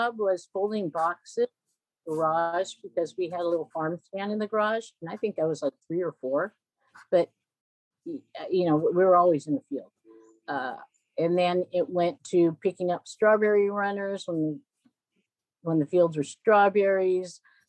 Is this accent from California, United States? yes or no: yes; Aromas, California, United States; also born or lived in Watsonville; I grew up in, I was born in Watsonville. For the first 2 years of my life, I was living at on San Miguel Canyon Road across from the Rosser, Lasso Du Campo Ranch. And at, in 1962, my parents brought property in Aromas and we moved to Aromas